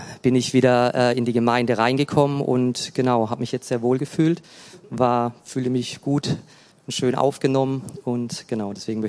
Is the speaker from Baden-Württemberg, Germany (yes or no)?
yes; Karlsruhe, Baden-Württemberg, Germany; now in Dortmund, Germany; Also ich komme ursprünglich aus Baden, aus Karlsruhe, aus der Nähe von Karlsruhe.